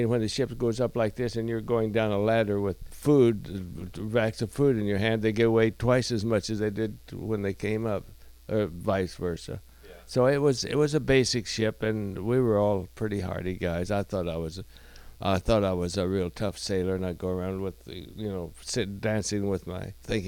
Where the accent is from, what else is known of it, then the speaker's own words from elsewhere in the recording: Kansas, United States; And I'm a kid from Kansas, and I was locked in.